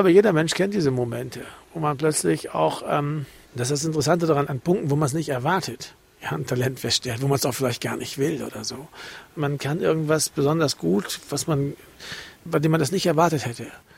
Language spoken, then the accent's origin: German; Bremen, Germany; ich bin Bremer, Hanseat